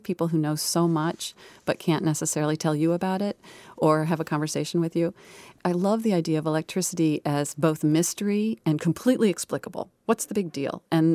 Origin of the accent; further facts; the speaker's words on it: Oklahoma, United States; I'm from Oklahoma, so there's barbecue.